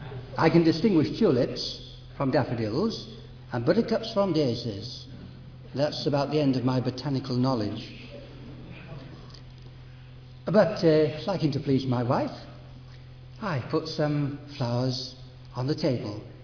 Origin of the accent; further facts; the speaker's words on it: Yorkshire and the Humber, United Kingdom; As the Yorkshireman I say, tut tut too.